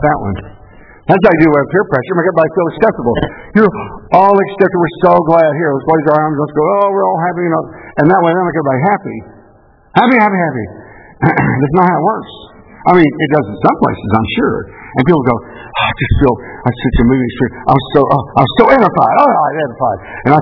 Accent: Bend, Texas, United States; I'm from the Bend, by the way. That's Bend, Texas. Not Big Bend. It's Bend, Texas. It's where the Colorado River bends, and we live in the Bend. If you're in San Saba County, you live at the Bend.

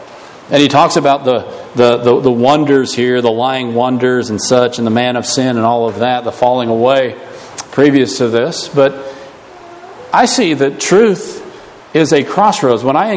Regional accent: United States; That's one thing that I, as an American living today, love about the gospel's beginning

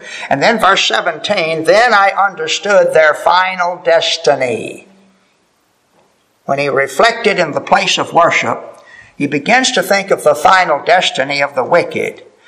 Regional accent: Florida, United States; I think about hurricanes where I grew up in Florida.

